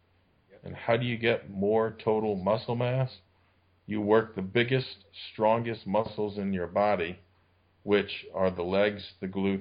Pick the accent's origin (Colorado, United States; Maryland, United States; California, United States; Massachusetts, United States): Massachusetts, United States; I'm from Massachusetts, lived there most of my life.